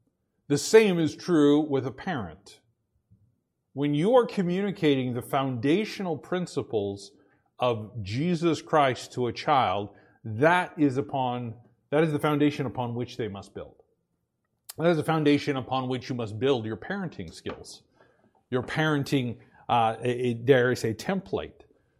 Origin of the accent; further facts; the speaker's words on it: Boise, Idaho, United States; I grew up in Boise, Idaho for a while, and I'm very familiar with what Mormons believe.